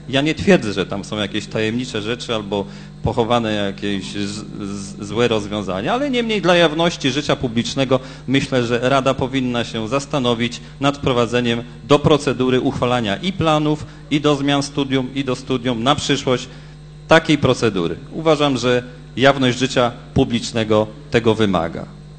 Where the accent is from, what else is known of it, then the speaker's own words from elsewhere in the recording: Poznań, Greater Poland Voivodeship, Poland; jako my poznaniacy, bo również działam w tym ciele